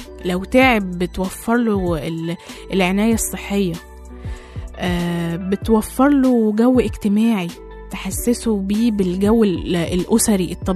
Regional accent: Egypt; احنا عندنا في مصر 472 دار، متوزعين على 24 محافظة

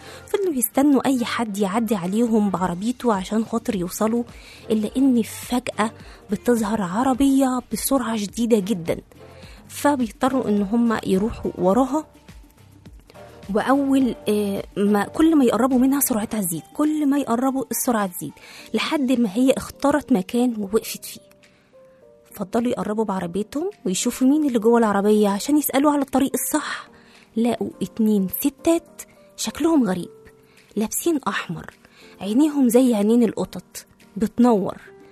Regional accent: Egypt; ده غير النداهة اللي موجودة عندنا في مصر

